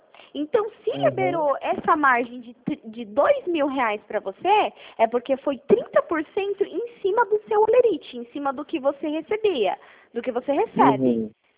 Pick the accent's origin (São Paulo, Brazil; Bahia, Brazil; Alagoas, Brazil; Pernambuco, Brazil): São Paulo, Brazil; eu sou de São Paulo.